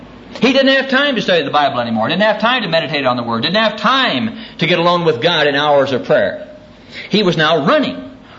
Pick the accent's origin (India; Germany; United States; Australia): United States; Midwest; You know, I'm from a farm. I'm from the Midwest.